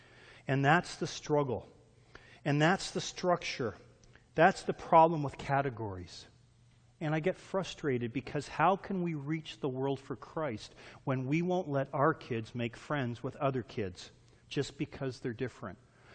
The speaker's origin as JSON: {"language": "English", "country": "Canada", "said": "I'm not even American. I'm Canadian."}